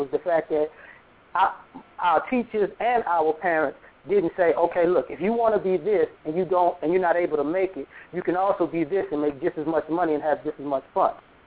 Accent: Chicago, Illinois, United States; Probably because part of my life I grew up in Chicago.

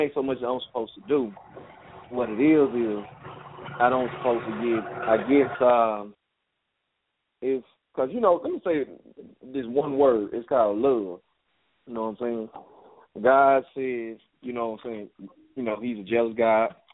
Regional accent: Louisiana, United States; moved away; Now, when I go to my hometown, Louisiana, and these people I haven't seen in 21 years, some of them weren't even born when I left.

